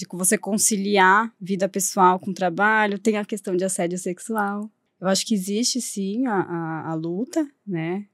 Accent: São Paulo, Brazil; born there; eu nasci aqui em São Paulo mesmo, estudei numa escola americana.

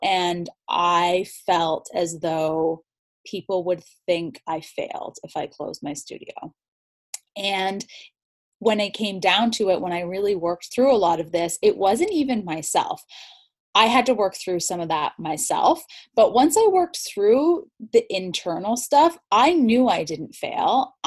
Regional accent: Toronto, Ontario, Canada; And so I'm from Toronto

